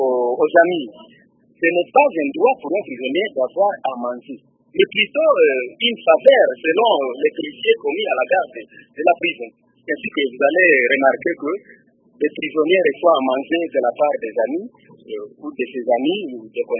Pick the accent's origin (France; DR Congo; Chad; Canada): DR Congo; Kongolo, Tanganyika; en particulier ici chez nous à Kongolo